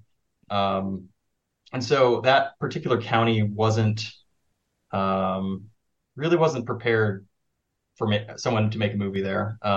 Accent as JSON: {"language": "English", "region": "Michigan", "country": "United States", "tie": "born or raised there", "said": "ultimately, I chose to base it on my hometown of Eden Rapids, Michigan, and base it on some characters that I knew growing up there"}